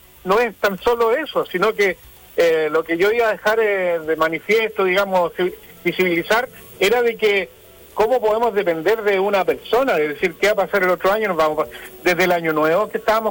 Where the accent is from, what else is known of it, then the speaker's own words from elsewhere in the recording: Chile; Somos chilenos, ¿no es cierto? Somos hijos de esta tierra y merecemos también tener el vital elemento.